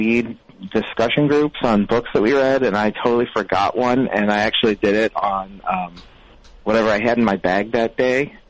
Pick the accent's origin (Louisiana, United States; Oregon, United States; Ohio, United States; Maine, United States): Ohio, United States; In like Northeast Ohio.